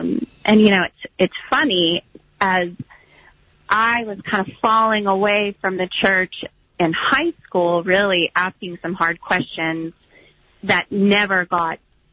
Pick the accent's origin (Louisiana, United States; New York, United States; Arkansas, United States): Louisiana, United States; I grew up in South Louisiana, where it's pretty culturally Catholic down there.